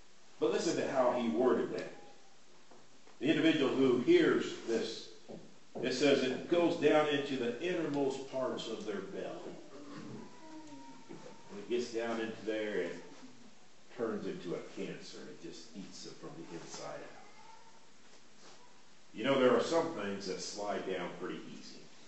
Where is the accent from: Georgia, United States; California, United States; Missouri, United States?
Missouri, United States; moved away; I grew up in Missouri, and we did not have rattlesnakes there. We had some snakes that were dangerous, but not generally as dangerous as a rattlesnake. When I came to Texas, that was one of my great fears, was seeing rattlesnakes.